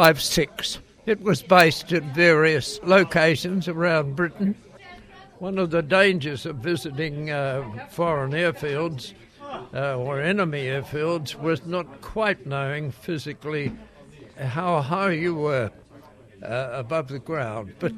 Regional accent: Gisborne, New Zealand; I'm a pilot. I come from Gisborne.

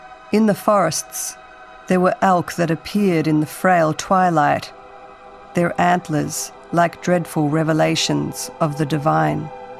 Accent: Australia; I am the child of Finnish migrants, and growing up in Australia rather than Finland, I grew up with a kind of second-hand storied knowledge of my family history.

